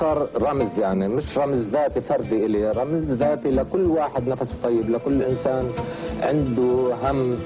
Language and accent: Arabic; Ain al-Hilweh, South Governorate, Lebanon; moved away as an adult; also born or lived in Kuwait; وكنت جاي جديد على الكويت. وأنا كابن عين الحلوة لما دخلت عين الحلوة كنت بسنها 30